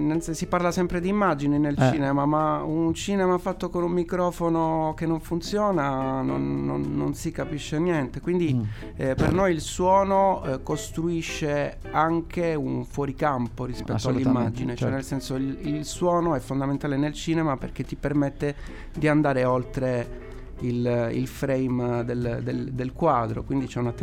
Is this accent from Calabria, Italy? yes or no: yes; Calabria, Italy; now in Cagliari, Italy; Io non sono cagliaritano, sono calabrese